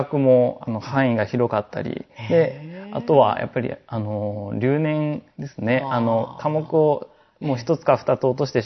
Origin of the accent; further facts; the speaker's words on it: Mikasa, Hokkaido, Japan; born there; 私はあの、はい、北海道の三笠市というところで、はい、生まれました。